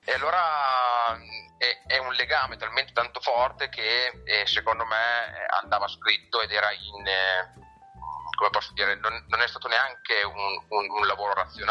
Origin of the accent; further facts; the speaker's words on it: Fabbrico, Emilia-Romagna, Italy; e infatti vengo da Fabbrico, che poi dove è ambientato il libro